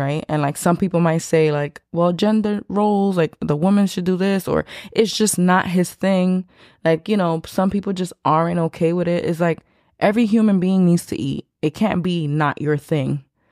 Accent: Bronx, New York, United States; I'm from New York. There's like a million Dominican restaurants, and like people know I'm Dominican and expect a certain type of food, and that could be intimidating because it's like I'm from the Bronx, and like my mom cooked a lot

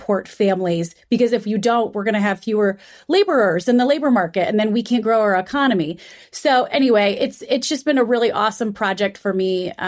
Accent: Michigan, United States; Well, I know you guys are Midwesterners. I'm from Michigan.

